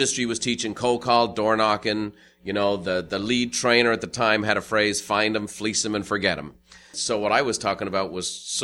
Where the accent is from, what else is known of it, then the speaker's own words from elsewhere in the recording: Dublin, Leinster, Ireland; moved away as an adult; now in United States; Well, I born and raised in Dublin, Ireland. I came to America in 1986 on a vacation.